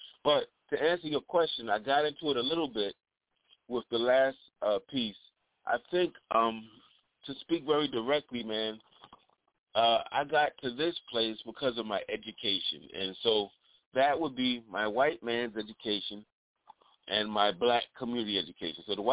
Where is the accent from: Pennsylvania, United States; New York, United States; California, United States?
New York, United States; I was growing up where I grew up in Harlem. I could walk five blocks in any direction at the age of maybe 14.